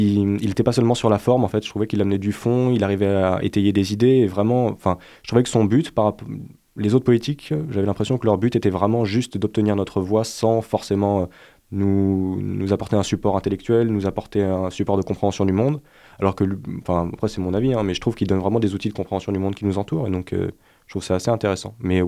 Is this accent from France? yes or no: yes; Hyères, Provence-Alpes-Côte d'Azur, France; Je viens du sud de la France, d'une petite cité balnéaire qui s'appelle Hyères. Elle est assez connue dans le milieu nautique, mais sinon, c'est vraiment une ville de vieux durant l'hiver et de saisonniers durant l'été.